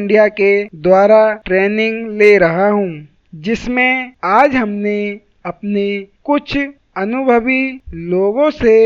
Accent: Paintiya, Uttar Pradesh, India; मैं उत्तर प्रदेश के जिला संभल में स्थित ग्राम पैंतिया का मूल निवासी हूँ

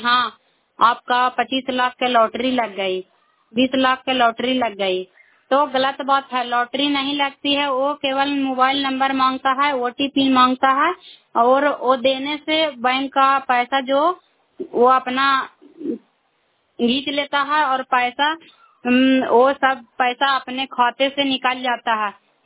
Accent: India; मैं cry block से belong करती हूँ।

